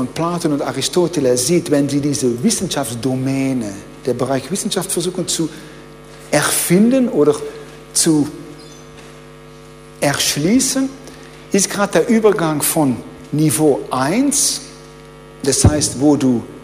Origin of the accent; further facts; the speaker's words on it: Netherlands; German is a second language; Ich bin ja Niederländer.